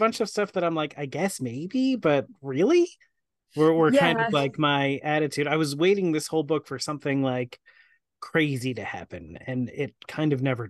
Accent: New Jersey, United States; And as we know, because I bring it up all the time, I'm from New Jersey.

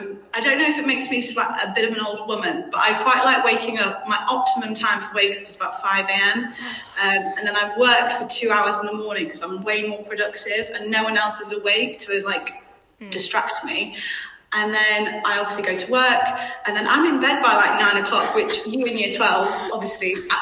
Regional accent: Yorkshire and the Humber, United Kingdom; So, I'm originally from Yorkshire. My accent's gone a little bit, thankfully.

